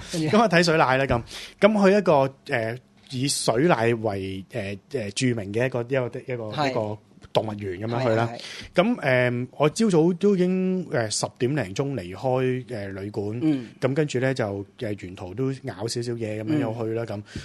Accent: Hong Kong; 我哋香港人往往都系咁样噶嘛，即系时间控制都唔好嘛

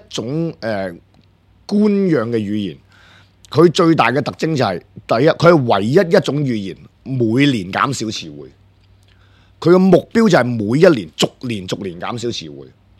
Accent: Hong Kong; 我哋香港人睇嘅时候，我哋觉得好捻奇葩

